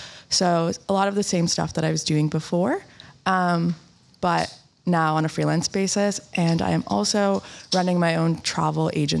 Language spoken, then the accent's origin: English; United States; So I'm from the States and our healthcare system is quite complex.